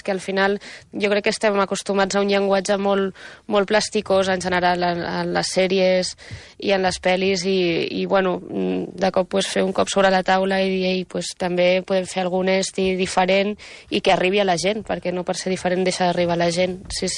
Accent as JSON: {"language": "Catalan", "region": "Catalonia", "country": "Spain", "said": "jo soc catalana"}